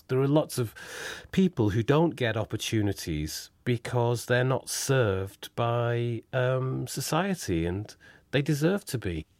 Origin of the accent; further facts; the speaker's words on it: North West England, United Kingdom; I was from Lancashire. I had meat pies. I grew up with meat pies. Didn't know a black person properly till I was 16.